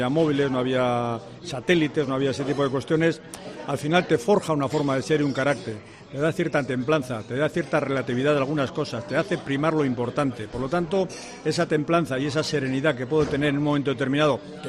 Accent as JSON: {"language": "Spanish", "town": "Portugalete", "region": "Basque Country", "country": "Spain", "tie": "born or raised there", "said": "Además, eso era mi villa natal. Yo soy de Portugalete, nacido en Portugalete."}